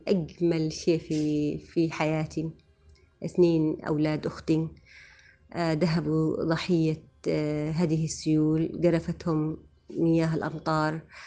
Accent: Aden, Yemen; وأقدم حاجة لمدينتي الحبيبة عدن.

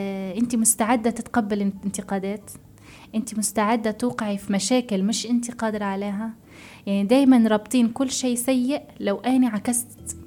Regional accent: Tunisia; أنا شو العادات والتقاليد اللي عندنا في تونس لازم أمشي عليها. لا بالعكس، أنا واصلة العمر يعني 24 مفروض أكون عارفة عادات تقاليد تونس كلها،

